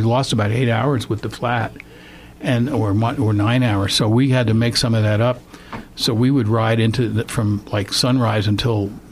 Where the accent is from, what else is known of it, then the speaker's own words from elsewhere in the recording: United States; But they were more curious about us as an American, and people were actually asking me for autographs.